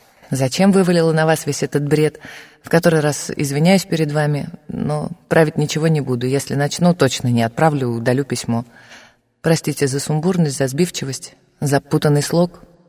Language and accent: Russian; Moscow, Russia; Мы с вами примерно одного поколения, мы земляки, я тоже москвичка.